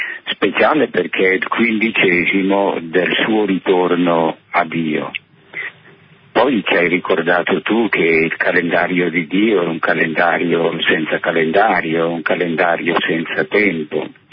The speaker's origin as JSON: {"language": "Italian", "town": "Bergamo", "region": "Lombardy", "country": "Italy", "said": "Personalmente da Bergamasco avrei visto volentieri inserito tra questi nomi"}